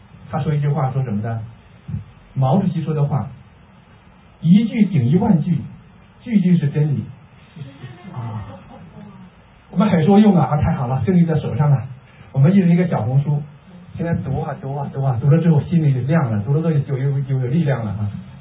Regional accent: China; moved away as an adult; 我是在我是六二年出生哈，在中国受教育二十八岁离开中国，六二年出生到九零年离开中国，二十八年在中国。

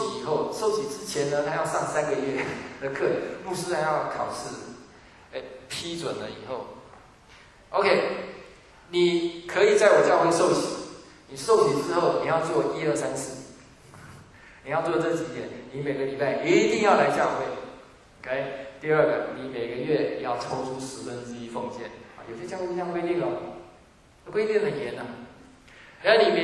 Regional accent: Taiwan; now in United States; 我从一个台湾的背景来到美国的时候，我真的吓坏了。

